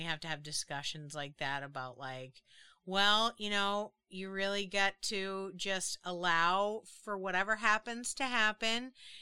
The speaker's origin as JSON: {"language": "English", "town": "Boston", "region": "Massachusetts", "country": "United States", "said": "I'm from Boston. It's part of my blood."}